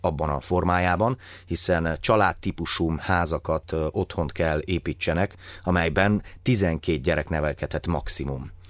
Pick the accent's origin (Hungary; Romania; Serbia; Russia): Romania; Sâncraiu, Cluj County; kalotaszegi vagyok, Zsobok mellett nevelkedtem Kalotaszentkirályon